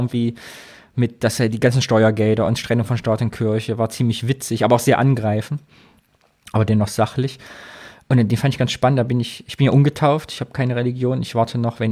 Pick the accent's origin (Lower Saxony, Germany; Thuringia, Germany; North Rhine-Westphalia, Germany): Thuringia, Germany; Ich darf das sagen, ich bin Thüringer.